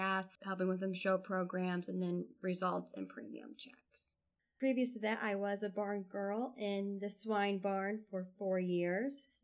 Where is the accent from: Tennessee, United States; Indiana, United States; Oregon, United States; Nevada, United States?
Indiana, United States; I come from Southern Indiana. I was a 10-year 4-H member.